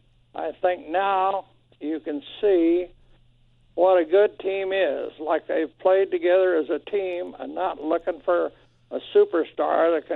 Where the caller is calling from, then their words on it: Roberts, Illinois, United States; I'm from Roberts, Illinois.